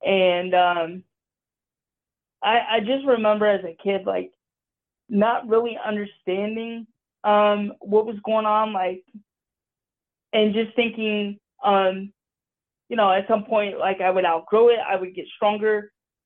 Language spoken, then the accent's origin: English; Columbus, Ohio, United States; I was born at OSU Hospital, and I born and raised in the Columbus area